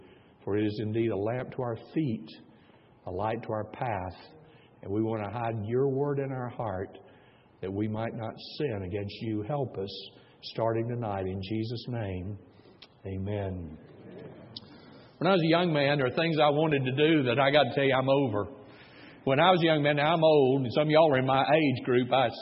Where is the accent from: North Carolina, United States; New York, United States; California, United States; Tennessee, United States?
Tennessee, United States; I grew up in Tennessee. In the 60s